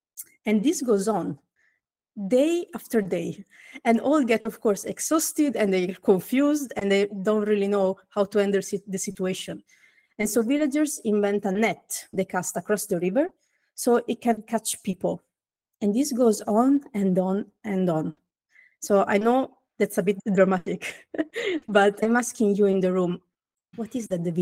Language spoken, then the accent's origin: English; London, United Kingdom; My pronouns are she, her. I am hailing from London.